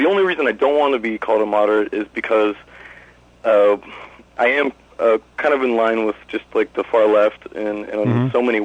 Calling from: Columbus, Ohio, United States; Columbus, Ohio.

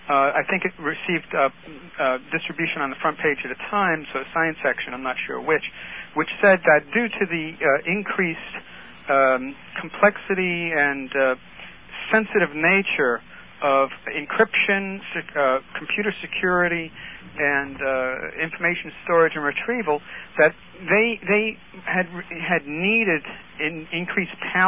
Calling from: New York City, New York, United States; New York City, Manhattan.

